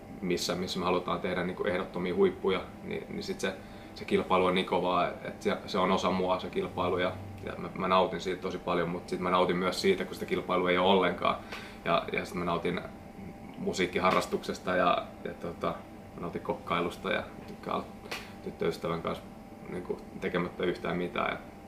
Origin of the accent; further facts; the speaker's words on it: Nurmijärvi, Uusimaa, Finland; now in Turku, Finland; Olen Nurmijärveltä kotoisin. Eli aika läheltä pääkaupunkiseutua ja sen jälkeen asunut monessa paikassa, että en oikein tiedä enää mistä mä oon kotoisin, mutta tällä hetkellä nyt sitten Turussa